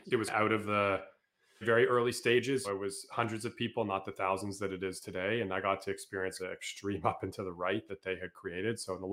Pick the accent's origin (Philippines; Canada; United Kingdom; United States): Canada; Toronto, Ontario; born there; So I was born in Toronto.